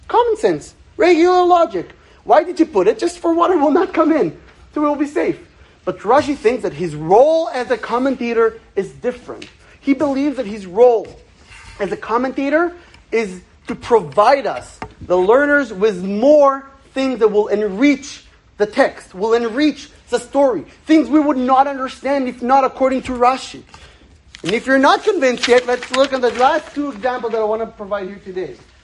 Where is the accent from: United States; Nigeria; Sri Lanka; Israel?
Israel; first language Hebrew; English is a second language; now in Toronto, Canada; … and I, we were both born and raised in Israel. So Hebrew is our first language, which means that learning Torah in Hebrew, that's natural for us. But when we came to Toronto